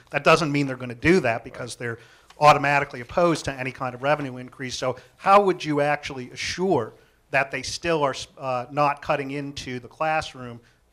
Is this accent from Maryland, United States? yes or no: yes; Maryland, United States; from Frederick County, also here today with MSEA.